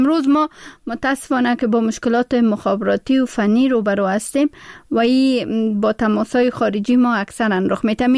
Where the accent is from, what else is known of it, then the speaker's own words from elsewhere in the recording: Pakistan; ما هم در ماجرت بزرگ شدیم در پاکستان و در اونجا وقتی که بیس و ماجرت کردم پدر مادرم هم از دست دادم متاسفانه.